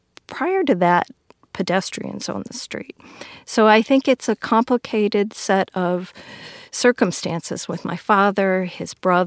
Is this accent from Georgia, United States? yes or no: no; Waukegan, Illinois, United States; the area where I was born and raised. I was raised in Waukegan, Illinois. There were three Superfund sites in my hometown.